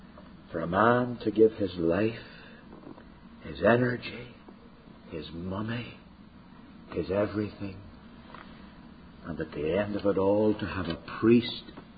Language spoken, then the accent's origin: English; Northern Ireland, United Kingdom; I think of a man who lived next door to us as I was growing up in Northern Ireland.